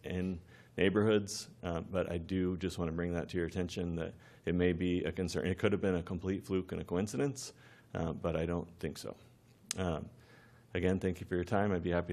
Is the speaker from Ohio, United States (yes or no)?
no; Missouri, United States; We're both born and raised in Missouri. I've been a member of this community for 15 years.